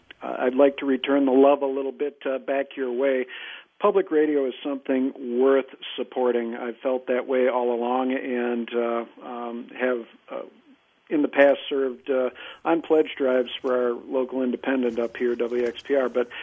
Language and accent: English; Green Bay, Wisconsin, United States; also born or lived in Oshkosh; I was born in Oshkosh, raised in Green Bay, and lived in a lot of other places in Wisconsin.